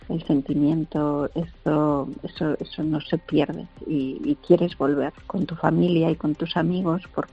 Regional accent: Calahorra, La Rioja, Spain; yo soy calagurritana, soy riojana, ejerzo, y realmente que estando tantos años fuera de La Rioja

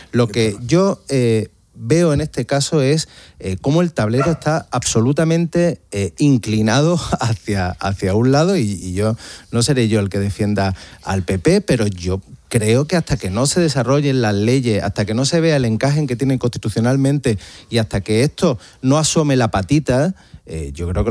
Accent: Andalusia, Spain; ¿Esto es prioridad regional? Lo digo como andaluz

